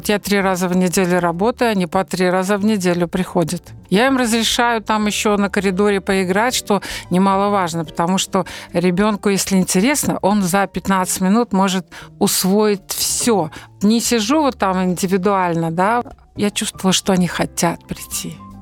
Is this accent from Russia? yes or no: no; Narowlya, Gomel Region, Belarus; born there; Я родилась на Припяти в Наровле, вот мне близко.